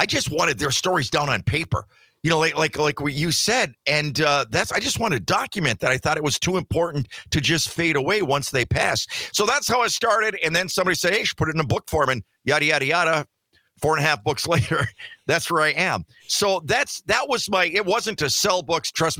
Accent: Michigan, United States; we had one young man from my hometown up in a little town in Upper Michigan that died in Vietnam.

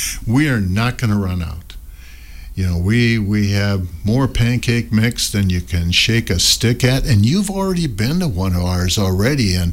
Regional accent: Darlington, United States; I grew up in Darlington, so it started out with teams down there. And as I moved around the state a little bit, I played for some other people

